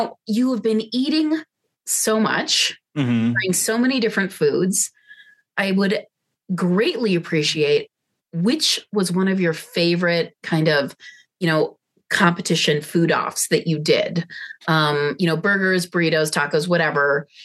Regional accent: Midwest, United States; now in Santa Fe, United States; You know, I grew up after we moved home from the overseas, I grew up in the Midwest.

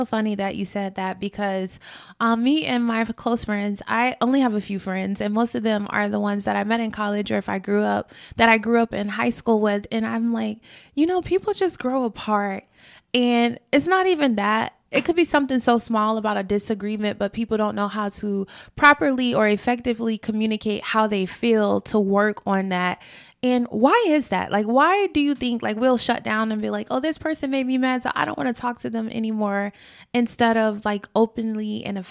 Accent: Florida, United States; My grandma and my auntie raised me, and like our neighborhood, we grew up in Washington Shores.

